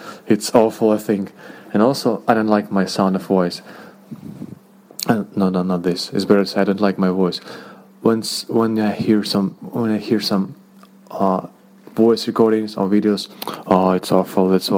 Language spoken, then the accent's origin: English; Russia; English is a second language; I'm from Russia